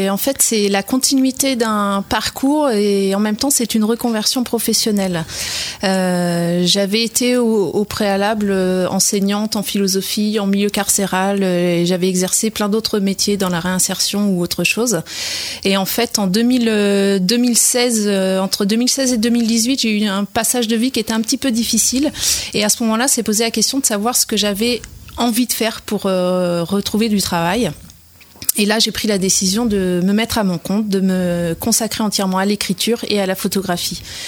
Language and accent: French; Pays de la Loire, France; Je suis native de la Sarthe, mais j'étais à côté d'une autre forêt. J'ai grandi à côté de la forêt de Persaigne. Et puis donc après, j'ai fait une partie de ma vie ailleurs, dans plein de départements. Et en 2016, donc quand j'ai décidé de m'installer, je suis revenue dans la Sarthe.